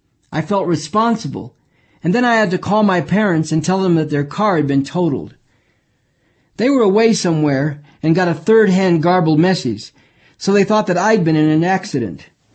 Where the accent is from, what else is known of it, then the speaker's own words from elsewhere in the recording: Berkeley, California, United States; I'd always wanted to go to Cal ever since I was a kid growing up in Berkeley.